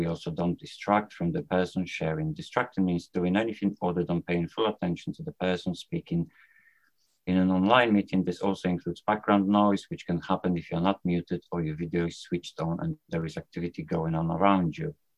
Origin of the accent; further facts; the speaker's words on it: Poland; English is a second language; now in United Kingdom; I'm a recovering adult child, I'm calling from UK, although I've done all my growing up in Poland.